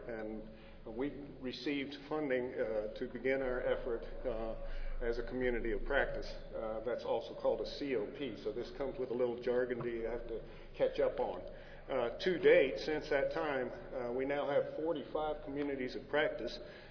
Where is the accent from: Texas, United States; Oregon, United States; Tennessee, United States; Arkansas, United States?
Texas, United States; I am from Texas